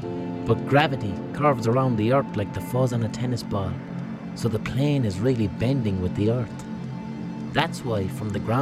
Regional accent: Dublin, Leinster, Ireland; I was born up in Gardiner Street, behind the flats.

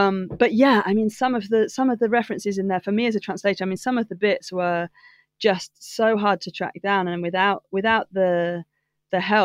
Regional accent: United Kingdom; as you can hear, I'm British

